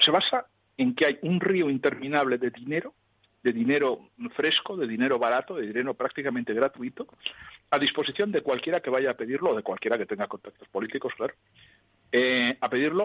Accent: Lugo, Galicia, Spain; yo que soy de Lugo y alardeo mucho de eso, aunque no soy de Lugo practicante

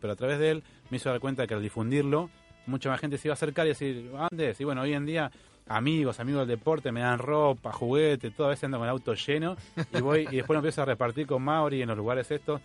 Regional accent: Argentina; lo primero que soy argentino, represento a todos los argentinos

